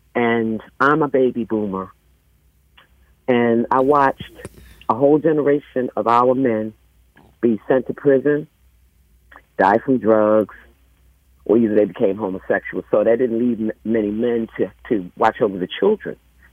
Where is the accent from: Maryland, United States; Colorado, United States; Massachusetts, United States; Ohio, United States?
Maryland, United States; Baltimore; Okay, I'm from Northeast Baltimore.